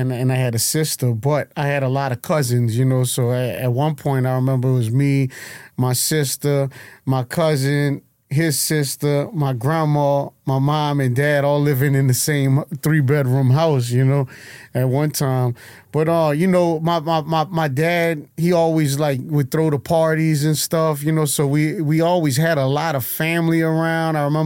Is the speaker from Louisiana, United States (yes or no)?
yes; New Orleans, Louisiana, United States; West Bank, New Orleans.